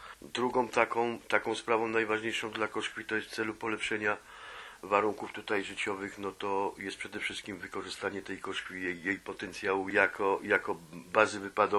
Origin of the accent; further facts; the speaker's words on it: Kraków, Lesser Poland, Poland; Ja ogólnie rzecz biorąc pochodzę ze Zwierzyńca, więc jestem tą tradycją Zwierzyńca, starego Zwierzyńca przesiąknięty.